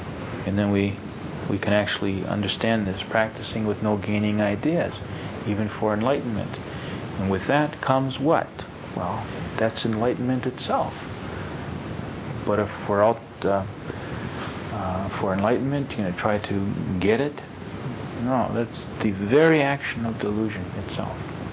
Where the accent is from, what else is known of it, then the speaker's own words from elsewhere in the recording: United States; born there; You know, I was born here in America. Later on, I decided, well, I was an American.